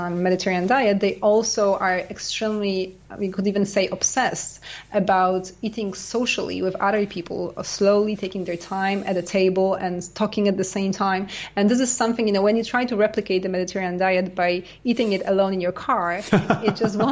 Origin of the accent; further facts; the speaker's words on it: Canada; also born or lived in United States; I lived in US as well for a while. I'm Canadian.